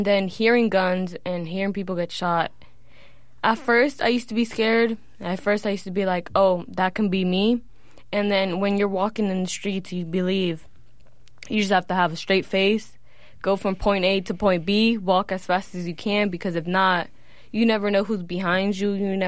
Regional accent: Honduras; Like, I'm Latin. I'm from Honduras.

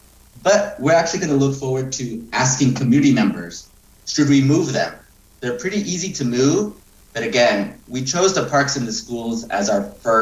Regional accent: Guadalupe, United States; I grew up here in Guadalupe, and I went to school at the University of Montana.

